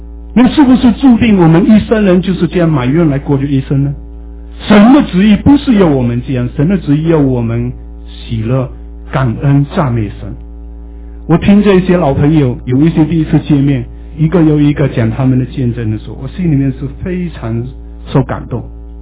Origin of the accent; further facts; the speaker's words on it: Malaysia; moved away; 我们马来西亚，我们的老家乡那个州哈